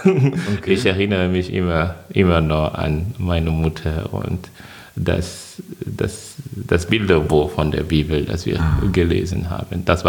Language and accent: German; Côte d’Ivoire; German is a second language; Ich komme aus der Elfenbeinküste.